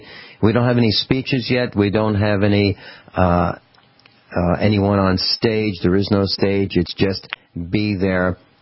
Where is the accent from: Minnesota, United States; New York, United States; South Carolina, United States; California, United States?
California, United States; Riverside; I'm here from Riverside, California.